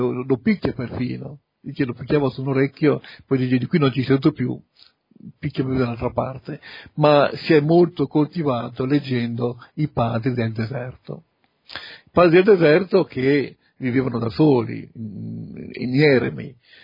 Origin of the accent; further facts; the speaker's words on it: Ravenna, Emilia-Romagna, Italy; sono di Ravenna.